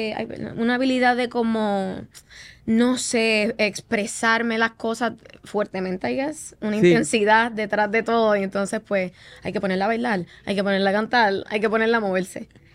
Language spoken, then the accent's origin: Spanish; San Juan, Puerto Rico; also born or lived in San Lorenzo; Pues mira, yo sí he estado en varios sitios de Puerto Rico, ¿verdad? Me crié en San Juan.